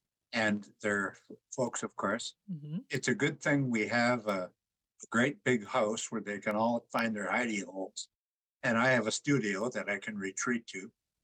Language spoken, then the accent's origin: English; Ely, Minnesota, United States; I was raised in Ely. Our family was from the Vermilion Reservation near Tower.